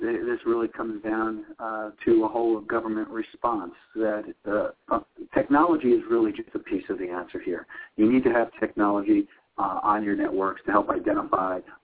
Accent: New York, United States; I grew up in the Northeast, up in New York. I've got friends and family who are still suffering from this hurricane, Sandy.

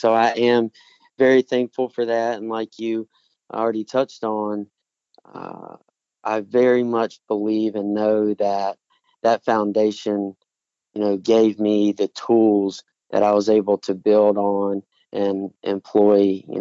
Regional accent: Mississippi, United States; born there; also born or lived in Alabama / Georgia / Tennessee / South Carolina; So I was born in Mississippi and spent a few years there. But my dad is in business and sales, and as that goes, kind of working up the ladder and into different positions. I spent some time in Alabama, Georgia, Tennessee, but my family and I ended up in South Carolina going on 13 years ag

